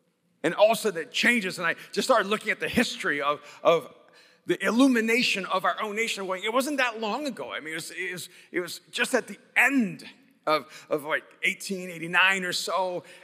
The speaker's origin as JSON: {"language": "English", "country": "El Salvador", "said": "And I'm from El Salvador, and I know what that means."}